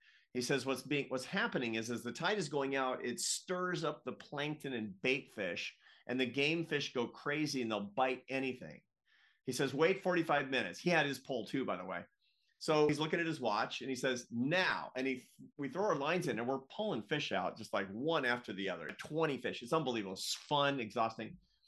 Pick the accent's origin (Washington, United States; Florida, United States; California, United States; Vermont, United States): Washington, United States; Seattle; I grew up in the Pacific Northwest in Seattle, and I was down in Lincoln City, Oregon with my aunt.